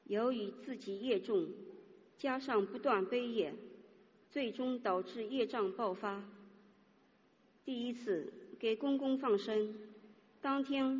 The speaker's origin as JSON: {"language": "Chinese", "town": "Changshu", "region": "Jiangsu", "country": "China", "said": "我是来自江苏常熟的"}